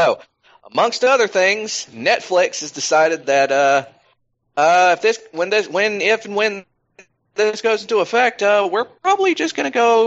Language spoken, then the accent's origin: English; Georgia, United States; But anyway, next up in my home state of Georgia, oh boy, our bill went into effect.